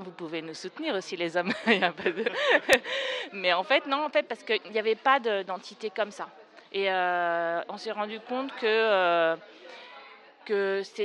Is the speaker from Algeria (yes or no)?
no; France; also born or lived in Ireland; now in Barcelona, Spain; Alors, moi, je suis partie de France, en fait, il y a 25 ans. J'ai vécu en Irlande et ensuite, quand je suis arrivée à Barcelone